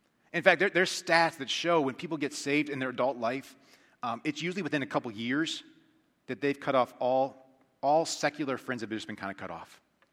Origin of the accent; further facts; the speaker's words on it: Pennsylvania, United States; I grew up in Amish community, Pennsylvania, with Mennonites, and then me as a very fundamental Baptist.